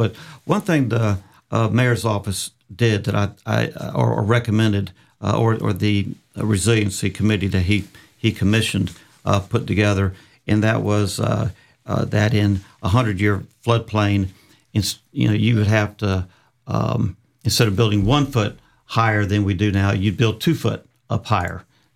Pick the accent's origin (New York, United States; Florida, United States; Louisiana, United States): Florida, United States; Jacksonville; No, this is all about Jacksonville to me. I feel like I'm protecting my hometown, the hometown that I love, my family's loved, and my family before me has loved.